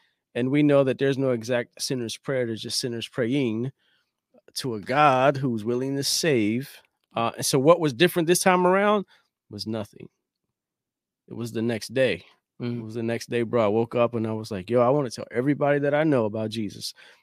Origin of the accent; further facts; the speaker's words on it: Chester, Pennsylvania, United States; I'm from Chester, PA originally. Shout out to Chester, PA.